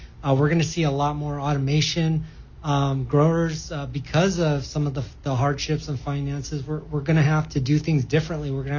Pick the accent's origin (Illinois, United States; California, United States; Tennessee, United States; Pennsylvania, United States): California, United States; Sanger; Yeah, born and raised in the Central Valley in Sanger, California. So go Apaches. Grown up in the valley around farming, the farming community.